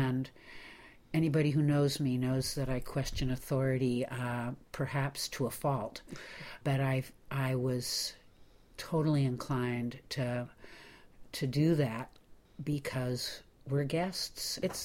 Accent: Washington, United States; She didn't know I was from Pierce County.

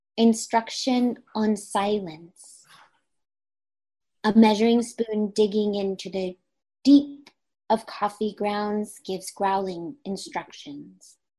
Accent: Anchorage, Alaska, United States; born there; I was born in Alaska, Anchorage, Alaska.

